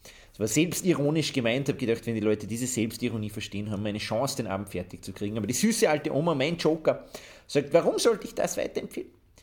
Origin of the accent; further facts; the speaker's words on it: Upper Austria, Austria; In meinem Heimatbundesland Oberösterreich, da würde man jetzt glauben, Heimvorteil, aber nein.